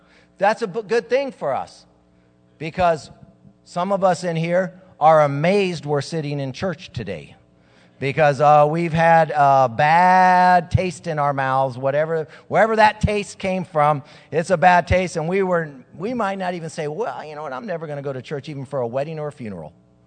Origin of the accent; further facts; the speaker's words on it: Santa Ana, California, United States; And because I'm from Santa Ana, and that's really a bigger deal.